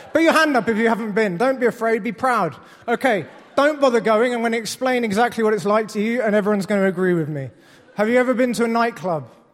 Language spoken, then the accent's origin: English; United Kingdom; now in United States; I'm British. I live here in America now.